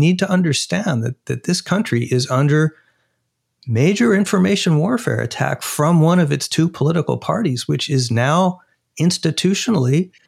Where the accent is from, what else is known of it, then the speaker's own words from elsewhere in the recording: Arizona, United States; I would point to my home state, Arizona, where there's a so-called vote audit going on.